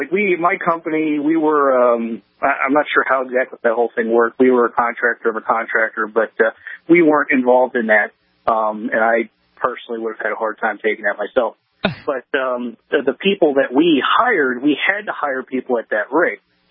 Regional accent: Harrisburg, Pennsylvania, United States; Right now I'm in New Jersey, but I'm actually from the Harrisburg area in Pennsylvania.

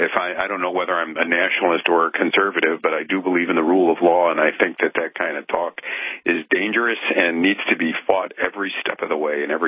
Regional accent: Detroit, Michigan, United States; also born or lived in Chicago; I come from Detroit and Chicago, in flyover country

